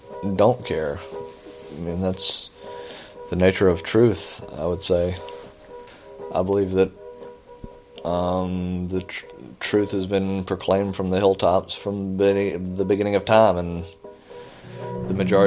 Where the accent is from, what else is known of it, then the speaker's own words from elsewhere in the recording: Point Clear, Alabama, United States; I am from Point Clear, Alabama